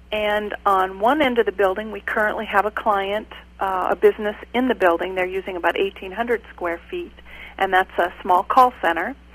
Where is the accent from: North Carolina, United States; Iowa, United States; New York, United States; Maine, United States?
Iowa, United States; Audubon; also born or lived in Harlan / Omaha; I grew up in Audubon and lived in Harlan for 9 years and moved to the Omaha area. And now I'm back.